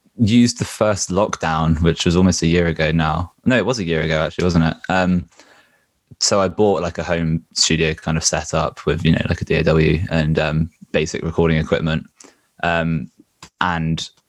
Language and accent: English; Norwich, East of England, United Kingdom; also born or lived in Peterborough; now in Birmingham, United Kingdom; No, so I was born in Peterborough, but I've grew up in Norwich. I moved to Birmingham for university a couple of years ago. So I sort of fluctuate in between Birmingham and Norwich now.